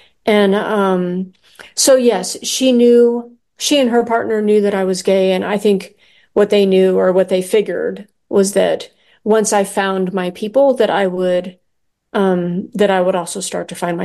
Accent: Arizona, United States; I grew up in Northern Arizona.

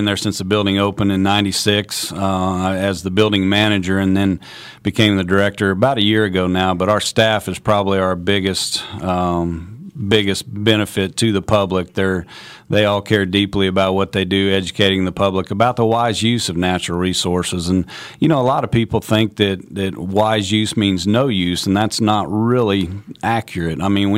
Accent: Topeka, Kansas, United States; also born or lived in North Carolina; I grew up in Kansas. I grew up in Topeka, Manhattan area. I spent a couple years in North Carolina when I got out of Kansas State, working in, as a fisheries management technician down there.

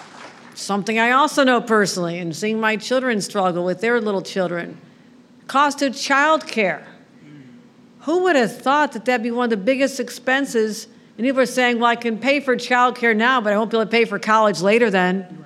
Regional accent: New York, United States; little girl growing up near Lake Erie, near the Bethlehem Steel Plant. My parents lived in a trailer park.

